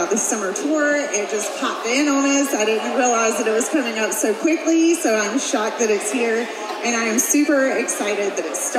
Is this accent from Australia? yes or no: no; Brooklyn, New York, United States; now in Charlotte, United States; I hail from Brooklyn, New York. I live in Charlotte, North Carolina.